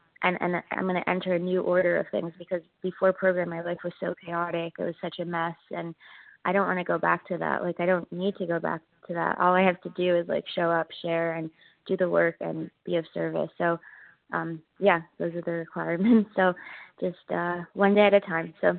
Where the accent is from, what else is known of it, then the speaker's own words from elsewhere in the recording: Pennsylvania, United States; I'm from Pennsylvania, but I just relocated to Southern California.